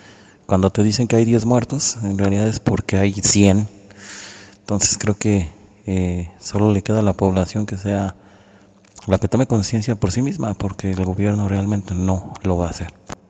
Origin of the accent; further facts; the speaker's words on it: Mexico; Soy de México